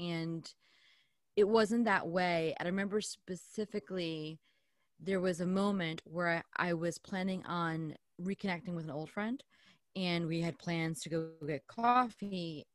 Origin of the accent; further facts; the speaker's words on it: New Jersey, United States; also born or lived in Northern Ireland; I am a Jersey girl. I was born and bred in New Jersey, and I'm very proud of being from New Jersey because it's such a weird little fun state. But I haven't lived here my whole life.